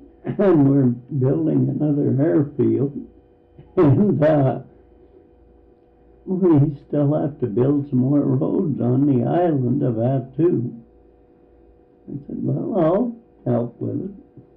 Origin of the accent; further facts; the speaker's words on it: Kirkland, Washington, United States; born there; Well, I was born in Kirkland, Washington.